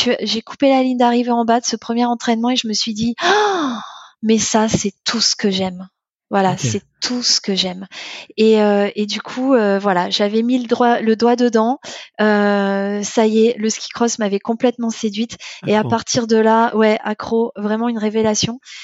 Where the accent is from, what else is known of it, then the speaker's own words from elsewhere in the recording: France; moi, je suis née en France. Toute ma culture est française.